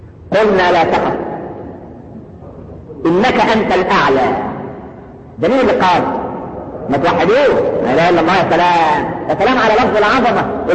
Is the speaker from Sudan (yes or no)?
no; Egypt; يا لو كان الحاوي ده لو عندنا في مصر.